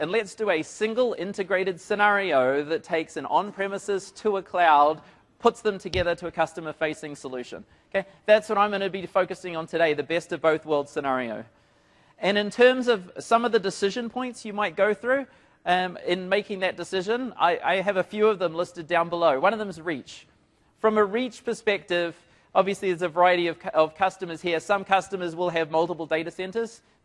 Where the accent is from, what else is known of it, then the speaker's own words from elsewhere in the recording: New Zealand; So I'm from New Zealand. Hopefully you can catch up with the accent. So rugby's a big deal in New Zealand.